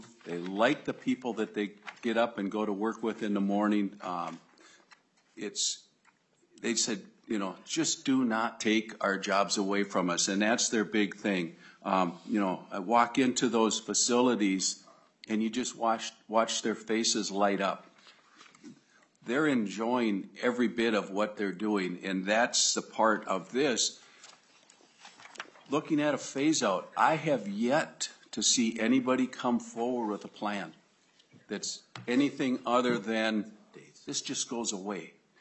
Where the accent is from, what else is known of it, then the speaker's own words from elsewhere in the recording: Minnesota, United States; I come from Hubbard County. We've got what I always brag about as I say it's the shining star of Minnesota